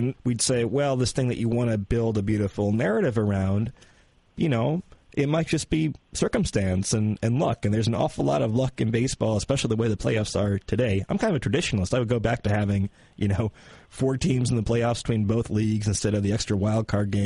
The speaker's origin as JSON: {"language": "English", "region": "Michigan", "country": "United States", "tie": "born or raised there", "said": "I think I remember this, but, yeah, I grew up in Michigan."}